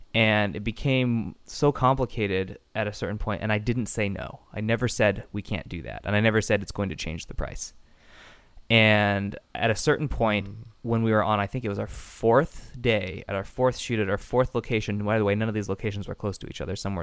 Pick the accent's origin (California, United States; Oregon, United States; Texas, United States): California, United States; Salinas; a printing shop that was in my hometown of Salinas called Martella Printing.